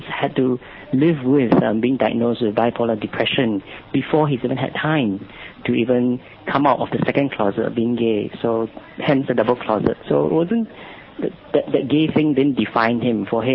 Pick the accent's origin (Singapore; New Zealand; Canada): Singapore; I'm from Singapore.